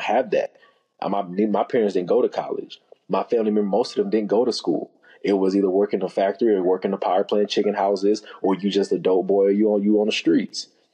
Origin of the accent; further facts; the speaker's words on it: Texas, United States; Growing up, I'm from East Texas, and health and fitness is not a thing.